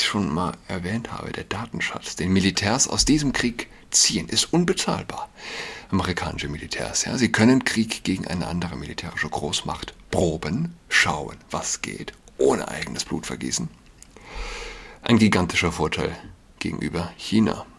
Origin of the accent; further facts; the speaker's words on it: Saarland, Germany; Verdun ist nicht weit von meiner Heimat, dem Saarland.